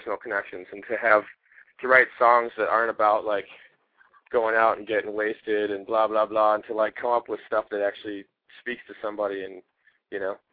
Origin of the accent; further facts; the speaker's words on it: Baraboo, Wisconsin, United States; also born or lived in New Mexico / La Crosse / Madison; I grew up in Baraboo, and then I moved away. I lived in New Mexico for a while. I lived in La Crosse for several years, where Hooch was mainly based out of, and then I lived in Madison for a couple years.